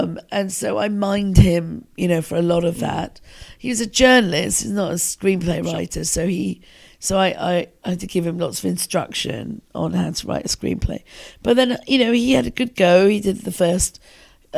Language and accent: English; England, United Kingdom; Well, they were very similar. You know, I grew up in a shop. My mum and dad had a corner shop, and you never knew who was going to come through the door.